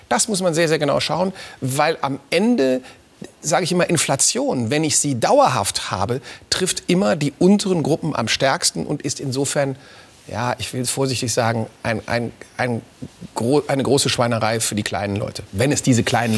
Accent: Krefeld, North Rhine-Westphalia, Germany; in meiner Heimatstadt Krefeld

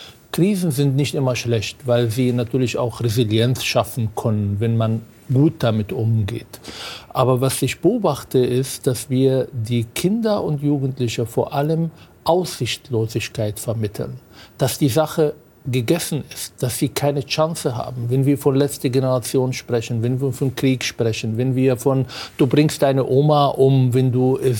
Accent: Israel; now in Germany; Ich stamme aus Israel.

